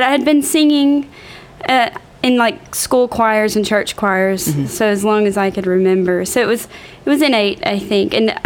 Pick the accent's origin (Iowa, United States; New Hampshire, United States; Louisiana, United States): Louisiana, United States; Sulphur; I did. I grew up in Sulphur.